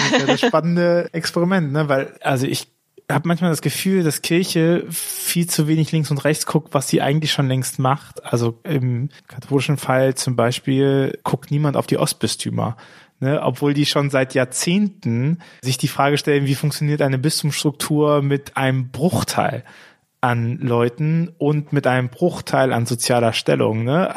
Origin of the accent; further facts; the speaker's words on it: Bonn, North Rhine-Westphalia, Germany; now in Rhineland-Palatinate, Germany; Ich bin ja in Bonn aufgewachsen